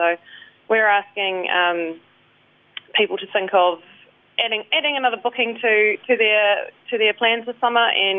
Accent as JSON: {"language": "English", "town": "Whangarei", "region": "Northland", "country": "New Zealand", "lives_now": "Wellington, New Zealand", "said": "but I'm actually from Te Tai Tokerau myself, from Whangarei."}